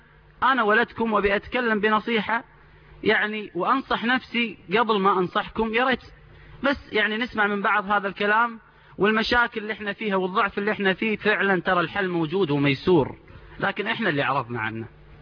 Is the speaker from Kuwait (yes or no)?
yes; Kuwait; أفتخر بأني أنا كويتي